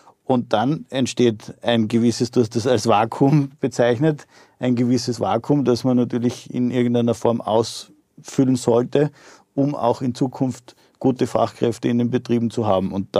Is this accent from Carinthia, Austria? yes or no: no; Graz, Styria, Austria; Ich bin Geschäftsführer der Firma Intellexi, bin aus Graz, 42 Jahre alt, Vater von 3 Kindern